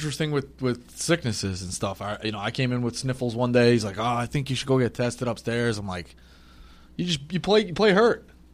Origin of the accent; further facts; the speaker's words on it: Northeast, United States; Like, growing up in the Northeast, you're a Notre Dame fan. It's the only thing you can watch around here.